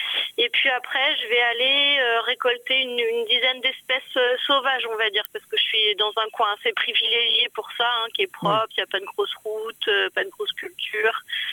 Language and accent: French; Auxerre, Bourgogne-Franche-Comté, France; Moi je suis bourguignonne quand même. J'ai grandi à Auxerre.